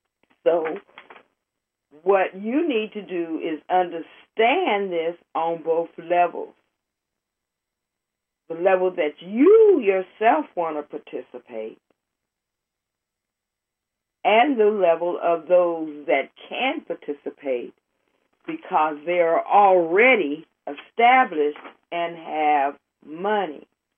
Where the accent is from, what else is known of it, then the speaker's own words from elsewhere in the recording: Oakland, California, United States; because I'm going to concentrate on Oakland, because it's my hometown